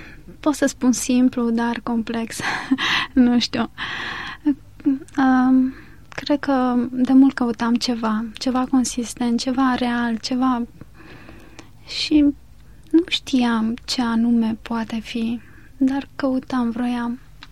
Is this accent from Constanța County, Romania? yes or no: yes; Constanța, Constanța County, Romania; vin din Constanța și vin dintr-o familie de oameni foarte dragi mie